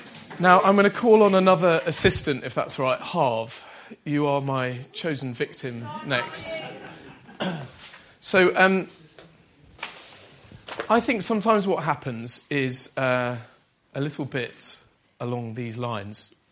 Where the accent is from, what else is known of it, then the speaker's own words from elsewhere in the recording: United Kingdom; we're British, we talk about the weather.